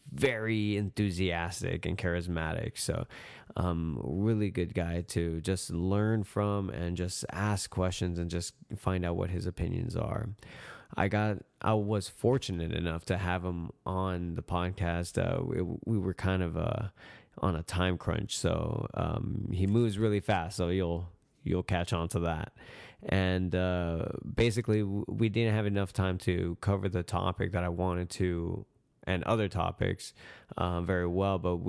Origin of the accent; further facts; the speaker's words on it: California, United States; I grew up more in the South Bay area, like Hermosa, San Pedro, Gardena, Carson, all that.